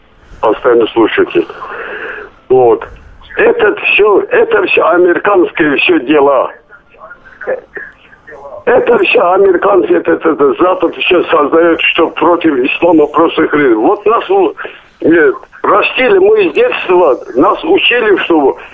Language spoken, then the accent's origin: Russian; Azerbaijan; Russian is a second language; Вот недавно у меня друг армянин, я азербайджанец, он армянин, приехал из Египта